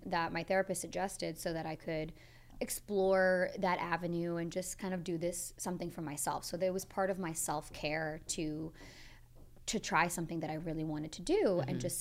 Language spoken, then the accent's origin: English; Boston, Massachusetts, United States; I'm from Boston, Massachusetts, and like there were two casting houses, and that's it.